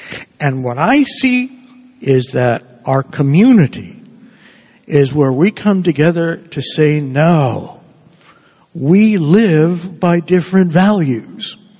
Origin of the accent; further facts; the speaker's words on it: Cuba; now in United States; I love being an American. I love it. I'm originally from Cuba, but I love being an American.